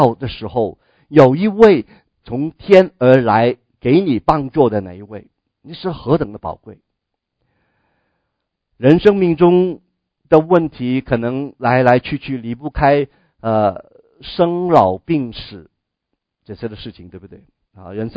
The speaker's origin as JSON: {"language": "Chinese", "country": "China", "second_language": "Chinese", "said": "我的国语是不标准的，所以有时候要听清"}